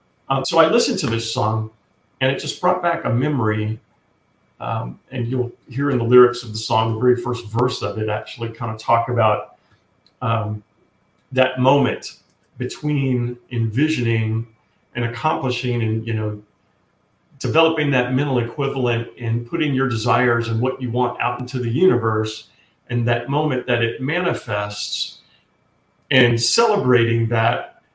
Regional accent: Louisiana, United States; growing up in South Louisiana, there was no snow anywhere around to even think about taking up the sport of snow skiing.

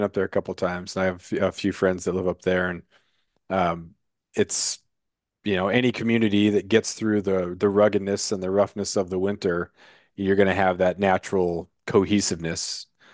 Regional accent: Klawock, Alaska, United States; growing up in Klawock on Prince of Wales Island.

